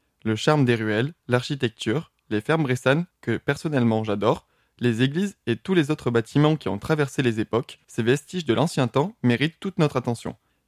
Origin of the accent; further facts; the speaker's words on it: Occitanie, France; Et pour moi qui ne suis pas de la région, puisque je viens de Lozère